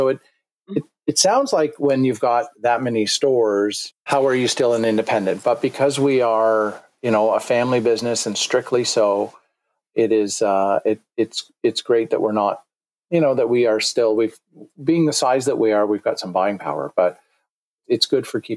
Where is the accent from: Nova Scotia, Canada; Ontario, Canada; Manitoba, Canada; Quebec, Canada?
Ontario, Canada; Kingston; born there; now in Oakville, Canada; right now I'm 45 years old, and I was born in Kingston, Ontario, Canada, which is a few hours east of Toronto. And now I live in Oakville, Ontario, which is just outside of Toronto on the west side.